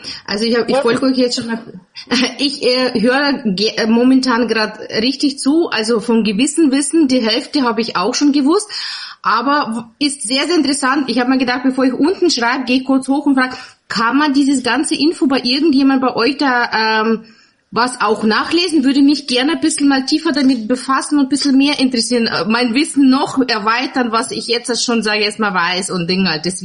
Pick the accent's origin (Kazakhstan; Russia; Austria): Kazakhstan; now in Germany; Ich komme ursprünglich aus Kasachstan, also ich bin Russlandsdeutsche, sage ich jetzt mal. Aha. Und bin aber seit fast 35 Jahren in Deutschland.